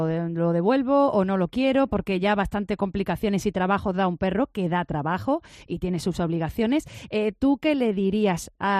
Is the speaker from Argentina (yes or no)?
no; Málaga, Andalusia, Spain; Lo sabemos bien aquí en Málaga, somos de Málaga.